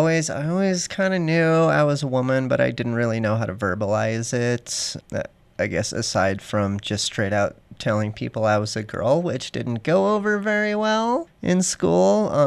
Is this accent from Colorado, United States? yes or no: yes; Denver, Colorado, United States; Yep. Born and raised right here in Denver, Colorado. Never left. Try as I might, I'm still here.